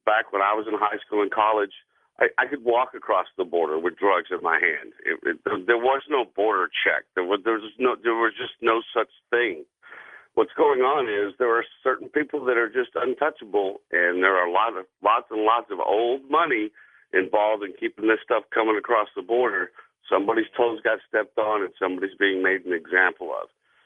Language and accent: English; Texas, United States; Seventh generation Texas. I'm 50 years old. I grew up raised in Texas.